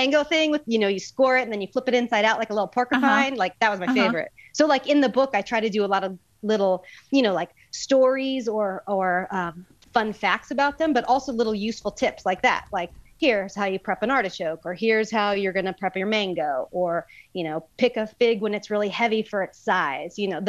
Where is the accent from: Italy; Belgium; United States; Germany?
United States; Huntington Beach, California; And so like I'm from Huntington Beach down in Orange County, but my grandparents lived in LA. My parents are from LA.